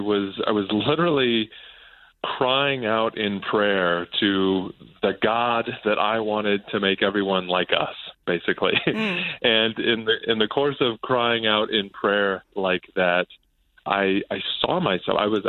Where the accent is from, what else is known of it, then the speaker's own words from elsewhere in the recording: United States; moved away as an adult; now in Iraq; Well, I'm American